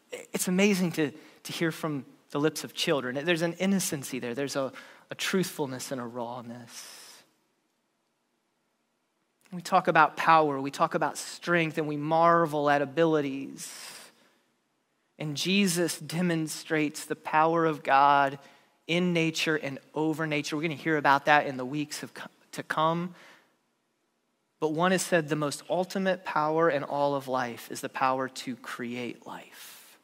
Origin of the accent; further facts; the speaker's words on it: United States; I would have never thought of that as a 10-year-old growing up in the United States.